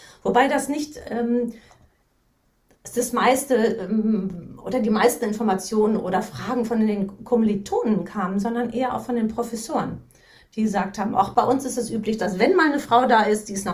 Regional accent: North Rhine-Westphalia, Germany; Ich bin im Sauerland aufgewachsen und in einem kleinen Familienunternehmen mit drei Geschwistern, so zu viert waren wir, sind wir aufgewachsen.

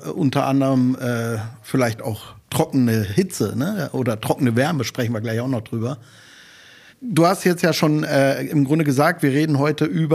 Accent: North Rhine-Westphalia, Germany; Also da in Ostwestfalen, wo ich herkomme, wir haben da regelmäßig immer noch wirklich Temperaturen unter oder knapp über dem Gefrierpunkt.

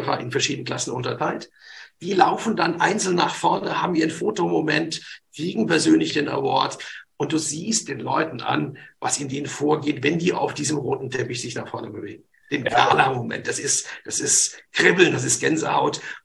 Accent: Frankfurt, Hesse, Germany; now in Cologne, Germany; ich komme ja auch aus Frankfurt

